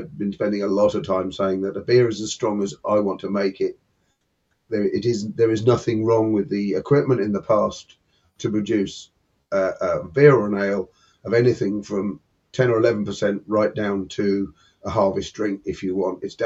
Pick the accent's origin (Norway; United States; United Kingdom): United Kingdom; East of England; We grew up on the Suffolk Fens and learnt to scythe.